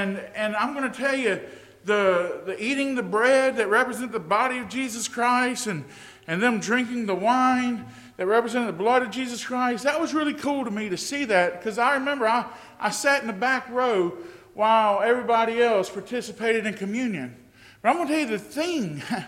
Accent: Vidalia, Louisiana, United States; also born or lived in New Orleans; I was living in New Orleans, Louisiana. I moved back from New Orleans, Louisiana to my hometown, Vidalia, Louisiana. I was living with my mom and dad.

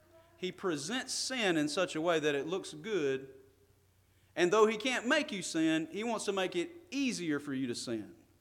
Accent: Birmingham, Alabama, United States; I grew up around Birmingham, Alabama. We have a small river there called the Cahaba River.

